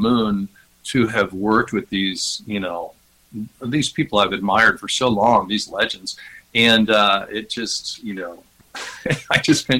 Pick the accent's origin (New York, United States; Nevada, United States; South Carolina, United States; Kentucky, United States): Kentucky, United States; Bardstown; Now, I grew up in Bardstown, Kentucky